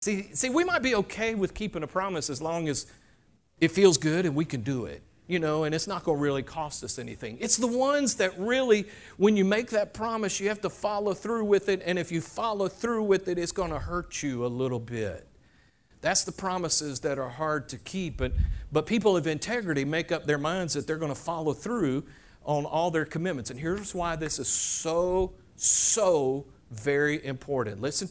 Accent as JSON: {"language": "English", "region": "the South", "country": "United States", "said": "because we're from the South."}